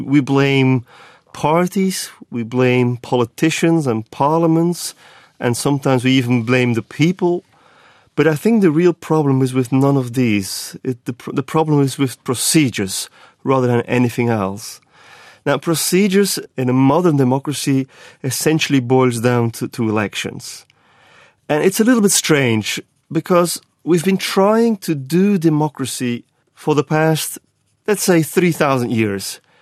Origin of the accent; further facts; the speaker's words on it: Flanders, Belgium; I grew up in Belgium on the Flemish countryside.